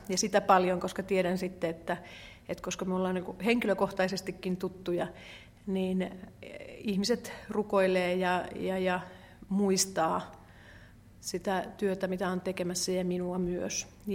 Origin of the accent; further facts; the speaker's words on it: Mwanza, Tanzania; now in Finland; se on semmoisen niin kuin kyläkauppiaan, pienen kaupan kasvatti, ja sitten kun ne pienet kaupat on esimerkiksi, ne on siellä Tansaniassa, ne on ne suurimmat kaupat, tai siis meillä Muansassa